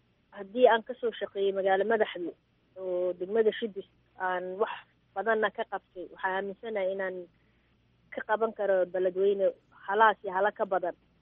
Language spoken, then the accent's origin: Somali; Mogadishu, Banaadir, Somalia; inaan Soomaali ahay, in aan aabbahay meeshuu kasoo jeeday aan joogo, inaan kasoo shaqeeyey dalkayga kaleento Muqdisho oo aan ku dhashay, aan kusoo barbaaray.